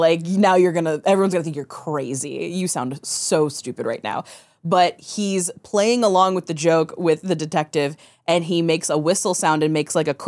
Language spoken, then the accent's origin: English; Midwest, United States; Yeah, and he's not from, we're from the Midwest.